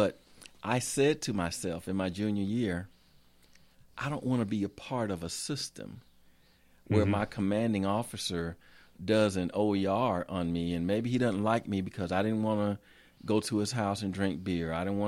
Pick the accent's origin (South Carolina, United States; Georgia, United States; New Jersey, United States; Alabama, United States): Alabama, United States; also born or lived in Michigan; You know, saying that, I'm from Alabama.